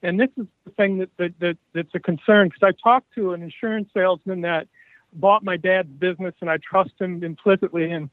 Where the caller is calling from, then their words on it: Indiana, United States; I'm calling from Shopton, Indiana.